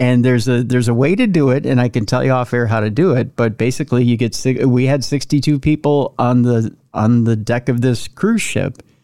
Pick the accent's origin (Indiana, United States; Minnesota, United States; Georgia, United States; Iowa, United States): Minnesota, United States; accent: Minnesota; I got a boat, listen to me with my Minnesota accent.